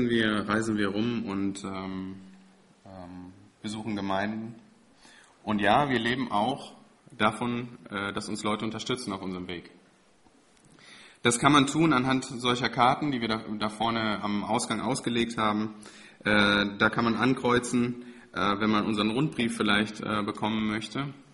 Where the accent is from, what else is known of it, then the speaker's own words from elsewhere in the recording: Germany; ich bin Deutscher